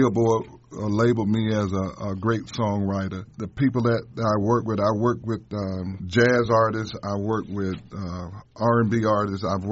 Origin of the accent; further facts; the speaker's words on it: Pensacola, Florida, United States; I'm from Pensacola, Florida, pastor and founder of Seraphim Global Ministries.